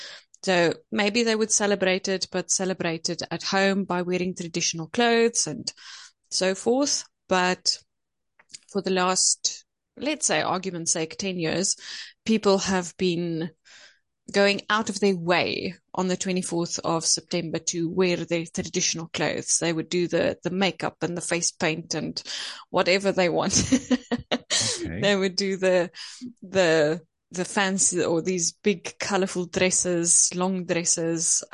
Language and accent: English; South Africa; to show that I'm from South Africa, this is my heritage